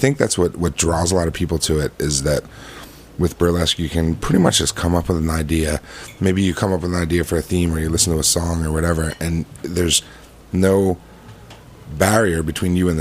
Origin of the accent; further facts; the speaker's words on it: New Jersey, United States; I'm from South Jersey. It's not really near an exit.